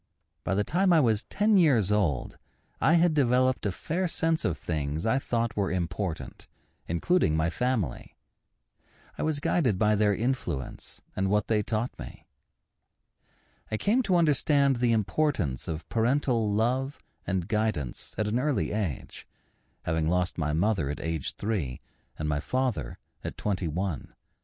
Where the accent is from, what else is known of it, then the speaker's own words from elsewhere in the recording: New York City, New York, United States; born there; I was born in 1926 in New York City.